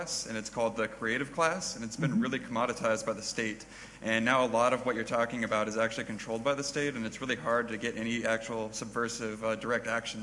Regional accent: Portland, Oregon, United States; In my hometown of Portland, Oregon, it's been a really popular thing of them recently.

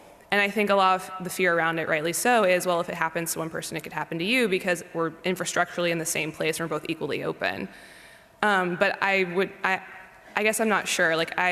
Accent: Louisiana, United States; I'm speaking as an American, but I come from a hyper-specific place in the United States. I come from Louisiana, which is the American South.

